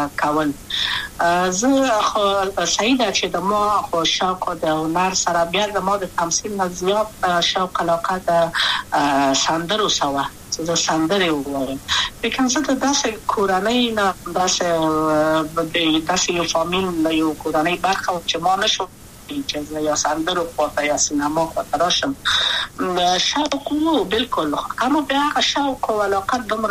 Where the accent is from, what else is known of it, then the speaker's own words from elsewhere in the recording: Kabul, Afghanistan; also born or lived in Wardak; د کابل په تخت پل سیمه کې یم او لویا شویم کابل کې